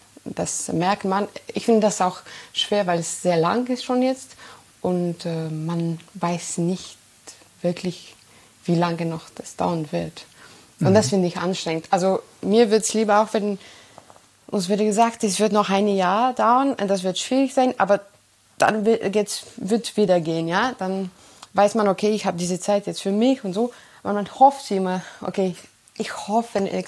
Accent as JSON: {"language": "German", "country": "Bulgaria", "second_language": "German", "said": "ich komme aus Bulgarien und ich habe zum Beispiel im Januar da ein Konzert gespielt."}